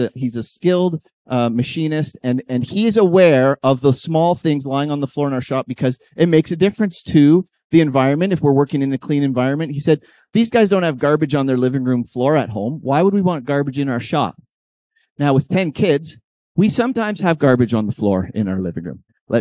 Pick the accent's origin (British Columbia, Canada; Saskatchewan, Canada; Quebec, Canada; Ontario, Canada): Saskatchewan, Canada; Estevan; We're from Estevan, Saskatchewan. We drove out here yesterday.